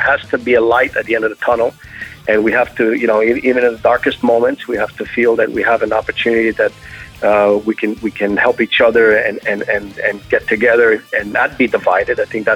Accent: Montreal, Quebec, Canada; I'm originally from Montreal.

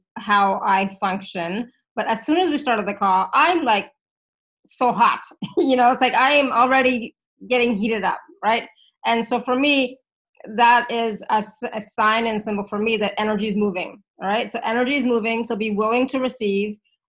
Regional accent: India; They said meditating because I'm Indian, right? So that's what we do.

